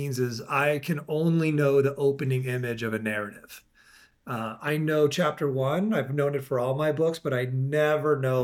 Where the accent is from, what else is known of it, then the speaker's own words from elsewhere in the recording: California, United States; Because, like, you know, I grew up in the East Bay of California.